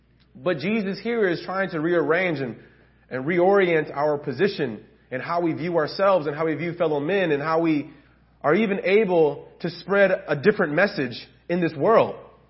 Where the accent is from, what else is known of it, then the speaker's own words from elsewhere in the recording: Memphis, Tennessee, United States; Growing up in Memphis, Tennessee, I think there was a lot of that surrounded and swirled in my neighborhood and just in my upbringing.